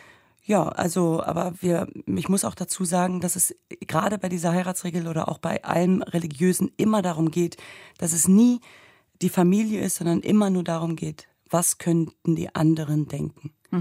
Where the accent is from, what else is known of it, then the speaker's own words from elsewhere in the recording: Germany; ich bin ja in Deutschland geboren und aufgewachsen und hatte immer das Gefühl, dass mir irgendetwas fehlt, dass so der zweite Teil mir fehlt. Und ich war noch nie im Irak oder in der Heimat meiner Eltern